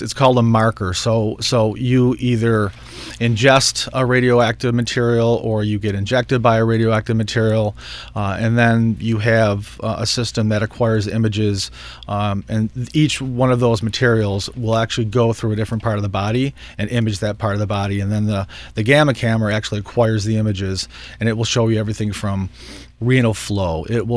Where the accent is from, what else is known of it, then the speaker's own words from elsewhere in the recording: Buffalo, New York, United States; I am born and raised in Buffalo, New York. I still live in Buffalo, New York.